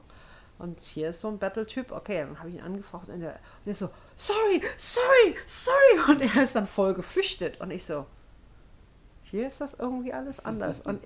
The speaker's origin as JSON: {"language": "German", "town": "Homburg", "country": "Germany", "said": "Ich meine, ich komme aus Homburg, ne? Und wenn man da die Möwen hört, dann fühlt man sich wieder zu Hause."}